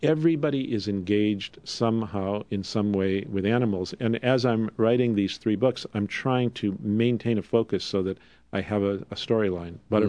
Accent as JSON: {"language": "English", "region": "Wisconsin", "country": "United States", "tie": "born or raised there", "said": "But I grew up in Wisconsin and you in Ohio, and we know that's not so."}